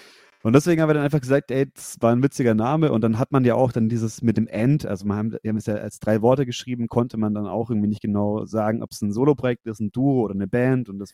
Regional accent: Nuremberg, Bavaria, Germany; Wir kommen alle aus der Ecke Nürnberg-Fürth, also wir haben alle mal eine Zeit lang in derselben Straße in Nürnberg gewohnt

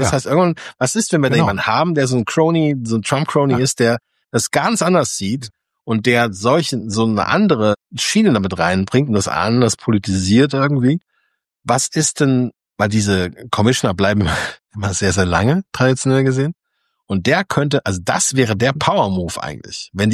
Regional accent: Germany; Da habe ich als Deutscher eine ganz andere Sicht drauf, weil ich anders erzogen wurde.

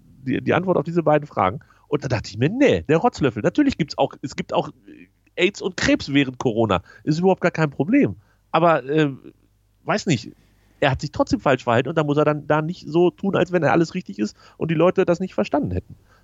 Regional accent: Lower Saxony, Germany; Ich als Westfale, nein, ich als Niedersachse bin einfach König im Ausschlafen.

